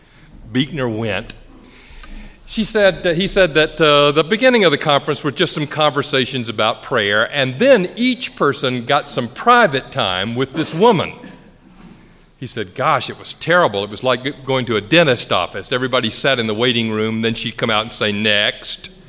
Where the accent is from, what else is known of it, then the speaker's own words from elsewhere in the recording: Atlanta, Georgia, United States; It used to be that the Ku Klux Klan would march down Auburn Avenue in my hometown of Atlanta.